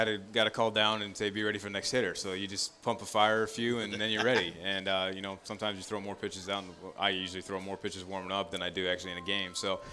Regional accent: West Coast, United States; I grew up on the West Coast, grew up about an hour from here.

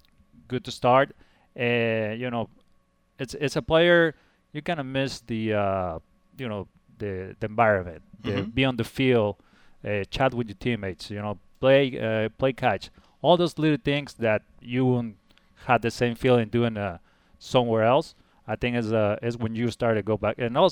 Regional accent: Mexico City, Mexico; Because I was from Mexico, born and raised in Mexico, Mexico City.

